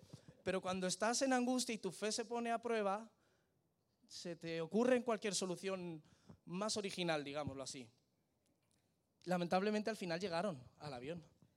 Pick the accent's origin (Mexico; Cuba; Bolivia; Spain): Spain; Yo en el mostrador, como buen español, me enfadé.